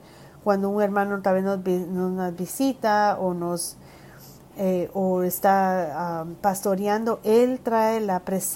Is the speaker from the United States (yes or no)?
yes; Pittsburgh, Pennsylvania, United States; Yo crecí en la ciudad de Pittsburgh y llegué hasta la ciudad de Houston, el estado de Texas.